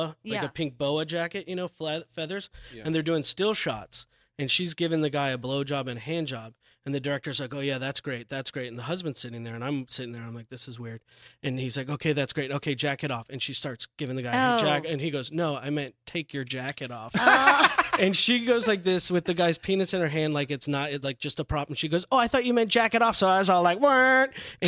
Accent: Mill Valley, California, United States; also born or lived in Chicago; Marin County. I grew up in Mill Valley. Born in Chicago. Most of my family's in Chicago.

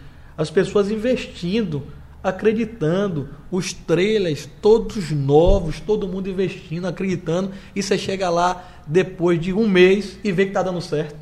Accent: Ilhéus, Bahia, Brazil; estar na terra que eu tenho a minha memória afetiva mais forte da minha vida, que foi onde passei os melhores momentos da minha vida, da minha adolescência aqui em Ilhéus

